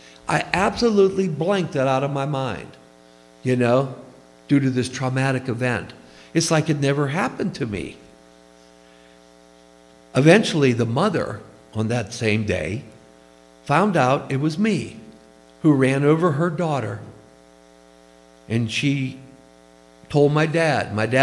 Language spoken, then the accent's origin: English; Conway, Pennsylvania, United States; at a back alley street in Conway, Pennsylvania, where I grew up near Pittsburgh.